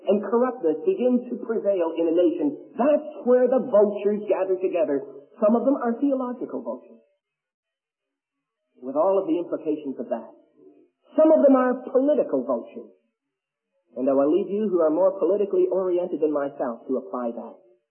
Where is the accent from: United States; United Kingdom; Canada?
Canada; And being a Canadian, I can't help but be impressed with the dignity that's connected with that bird.